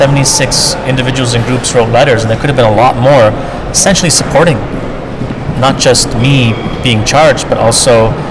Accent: Montreal, Quebec, Canada; because I come from Montreal and Quebec, where a lot of people will read it only in French.

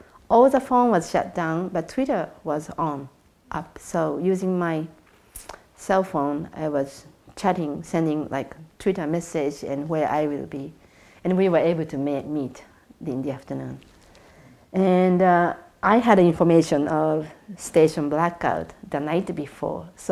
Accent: Tokyo, Japan; now in Chiba, Japan; from Japan. I'm born and raised in Tokyo, and I moved to Chiba next to Tokyo about 15 years ago to grow my own food for my own family.

